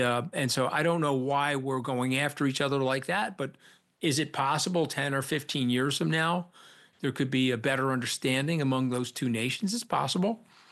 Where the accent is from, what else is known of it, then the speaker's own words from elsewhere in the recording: United States; That's not the neighborhood I grew up in the United States. We don't do that.